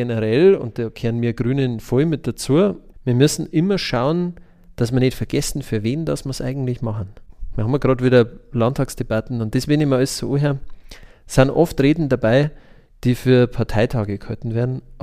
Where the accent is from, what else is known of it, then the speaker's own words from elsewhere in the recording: Moosburg, Bavaria, Germany; ich bin aus Moosburg, das ist genau an der oberbayerisch-niederbayerischen Grenze.